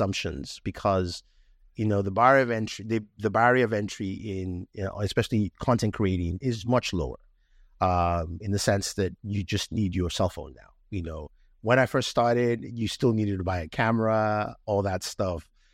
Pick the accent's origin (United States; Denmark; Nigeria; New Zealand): Nigeria; I'm Nigerian, but I'm also Black.